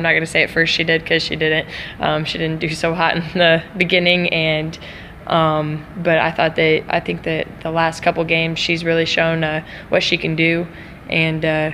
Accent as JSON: {"language": "English", "region": "Missouri", "country": "United States", "tie": "born or raised there", "said": "I grew up in Missouri, so I was a Mizzou fan growing up"}